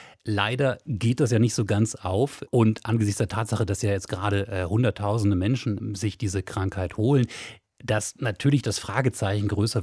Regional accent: Berlin, Germany; Ich habe ja übrigens was gelernt hier als Berliner und auch Vater zweier Töchter, die zur Schule gehen

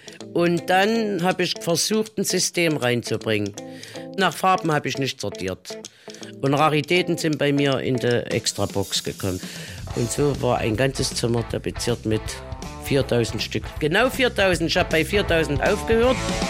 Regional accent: Neustadt, Germany; bin aus Neustadt

